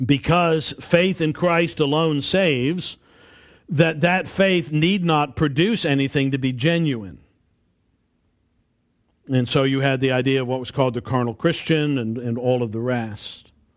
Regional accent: New York, United States; And we live in a religious area. I'm from New York.

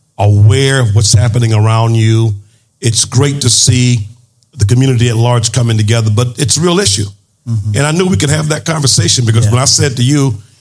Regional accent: Florida, United States; Well, growing up in Florida, and I say Florida because it's a huge state, but in North Florida, growing up in a community that was segregated

